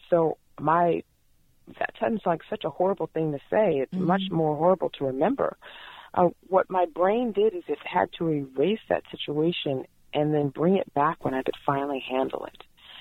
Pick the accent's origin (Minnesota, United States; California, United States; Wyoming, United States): California, United States; Los Angeles; born or raised there